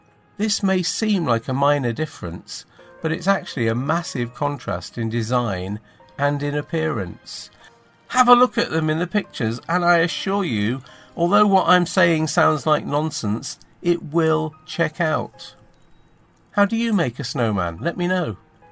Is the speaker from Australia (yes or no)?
no; England, United Kingdom; Our snowman, the one I grew up with in England, starts with one big ball for the body.